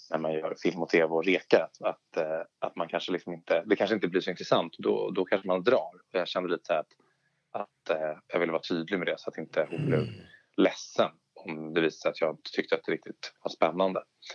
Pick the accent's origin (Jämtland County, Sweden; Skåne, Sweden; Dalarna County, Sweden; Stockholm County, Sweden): Stockholm County, Sweden; Stockholm; Och då hände jag liksom född och uppvuxen i Stockholm.